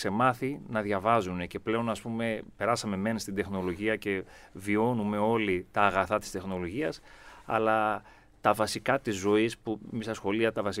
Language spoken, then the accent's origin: Greek; Edessa, Central Macedonia, Greece; καταγωγή ήμουν από την Έδεσα